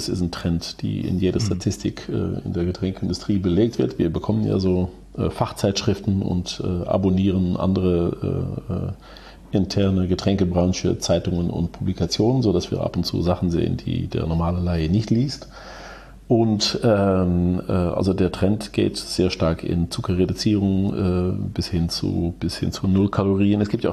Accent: Netherlands; German is a second language; als Niederländer

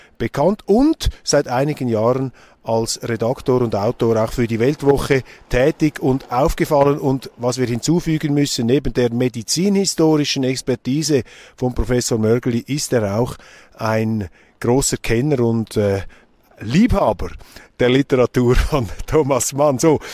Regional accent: Zurich, Switzerland; Wir sind Zürcher, das heißt nobody is perfect

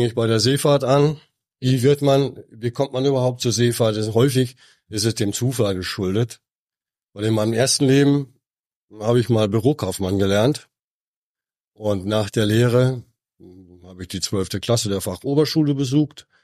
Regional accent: North Rhine-Westphalia, Germany; born there; Ich bin kein Küstenkind, ich bin gebürtig aus dem Ruhrgebiet.

